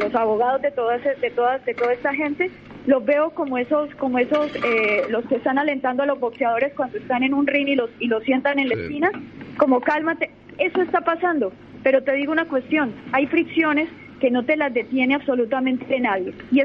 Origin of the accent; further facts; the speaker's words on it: Córdoba, Argentina; accent: Colombian; No, tengo acento colombiano